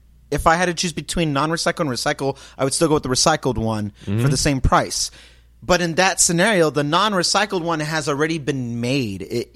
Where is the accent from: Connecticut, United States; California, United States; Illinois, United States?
California, United States; As a Californian, I don't care about renewable energy like that for the health environments.